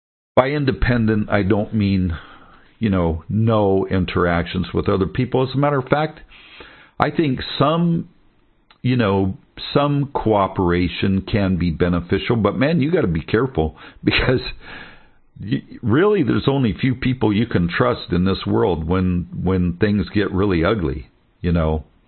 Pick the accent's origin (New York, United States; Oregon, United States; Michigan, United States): Oregon, United States; Portland; I was born in Portland. I'm an Oregonian, native Oregonian.